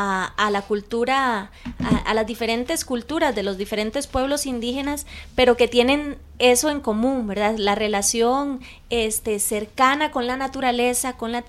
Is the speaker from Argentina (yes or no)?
no; Costa Rica; Y bueno, como costarricenses, la información que estamos compartiendo el día de hoy en este programa es de suma importancia.